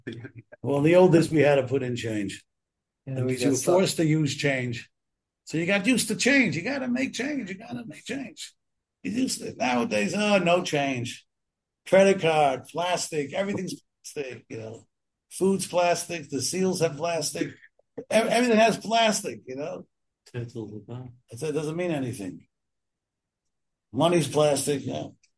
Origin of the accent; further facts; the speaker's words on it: United Kingdom; British people. I'm British too.